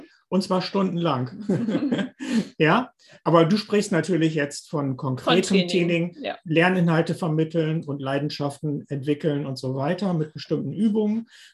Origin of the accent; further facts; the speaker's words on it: Bremen, Germany; und jetzt kannst du wieder butschern gehen, wie wir bei uns in Bremen sagen.